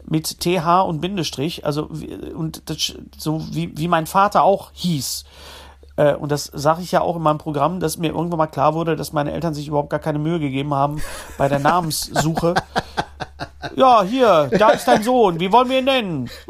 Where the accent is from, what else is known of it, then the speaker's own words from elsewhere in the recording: West Germany, Germany; Ich bin Wessi, aber nicht so doof, verstehst du?